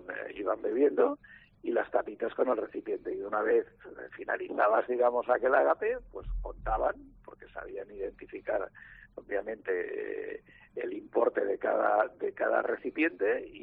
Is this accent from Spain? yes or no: yes; Cádiz, Andalusia, Spain; Tú sabes que a mí me encanta todo lo que es la cultura andaluza en toda su expresión y soy muy gaditano.